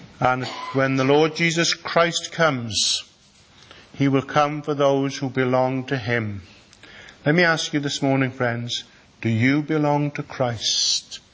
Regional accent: Wales, United Kingdom; moved away; As Welsh people, we can be like that as well. "Oh, I'm from so and so." I still say it, "I'm from Pembrokeshire. It's years since I lived there."

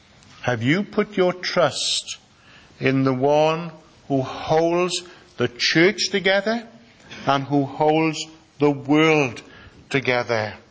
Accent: Wales, United Kingdom; moved away; As Welsh people, we can be like that as well. "Oh, I'm from so and so." I still say it, "I'm from Pembrokeshire. It's years since I lived there."

